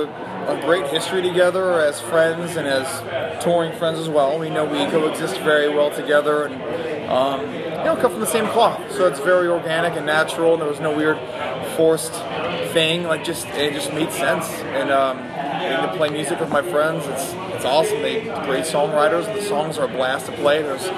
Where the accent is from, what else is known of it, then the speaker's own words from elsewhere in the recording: Ohio, United States; I'm not. I'm originally from Ohio, and I'm now, moved to Florida